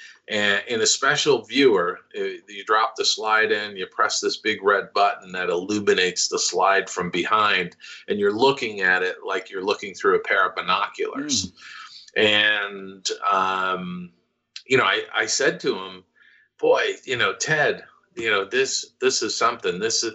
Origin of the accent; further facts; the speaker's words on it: New York, United States; now in Los Angeles, United States; I'm originally from New York. So I had never been to Disneyland until about 1980, 81.